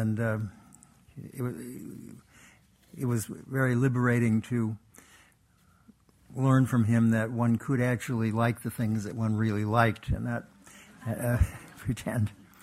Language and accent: English; New York, United States; I grew up in Western New York State, and he in Massachusetts.